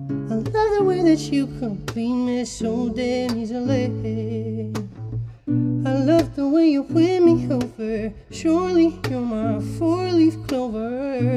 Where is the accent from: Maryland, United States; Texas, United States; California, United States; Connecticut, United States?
Maryland, United States; Westminster; Yeah, I grew up in Westminster, Maryland. It's like 40 minutes north of Baltimore.